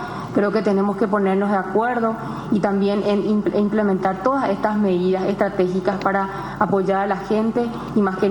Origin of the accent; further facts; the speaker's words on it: Paraguay; como paraguaya